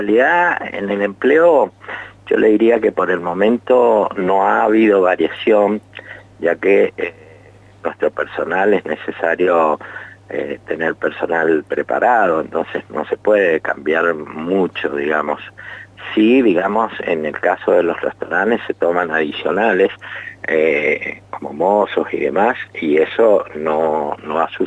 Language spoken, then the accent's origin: Spanish; Mendoza, Argentina; nosotros como mendocinos